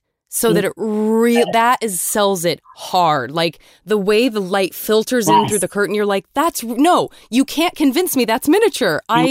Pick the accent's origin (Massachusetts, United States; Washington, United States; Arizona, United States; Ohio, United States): Arizona, United States; Tucson; I'm from Tucson.